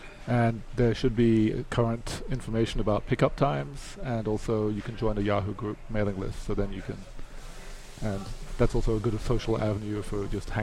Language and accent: English; Malaysia; I'm actually from Malaysia